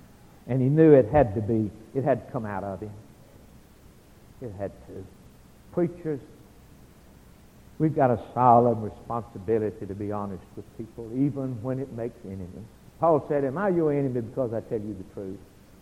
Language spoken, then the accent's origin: English; Alabama, United States; I'm from Alabama, and I heard years ago about, and read about some of the revivals